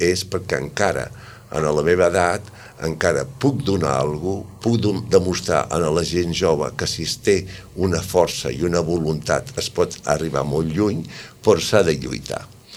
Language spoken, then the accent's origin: Catalan; Barcelona, Catalonia, Spain; born there; jo sóc català, nascut a Barcelona, però la meva mare era catalana, però el meu pare era basc.